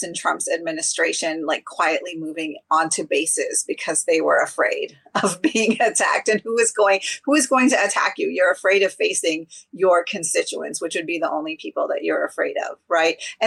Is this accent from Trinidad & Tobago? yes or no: no; Pakistan; because I am Pakistani